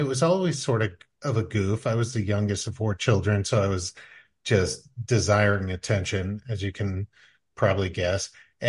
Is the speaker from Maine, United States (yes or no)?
yes; Damariscotta, Maine, United States; I went to Lincoln Academy in Newcastle, Maine. I grew up in Damariscotta, Maine.